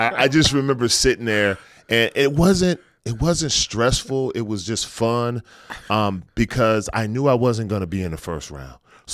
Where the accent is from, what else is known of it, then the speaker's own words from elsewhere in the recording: the South, United States; Yeah, I'm from the South. I'm a country boy. That weather was just too much.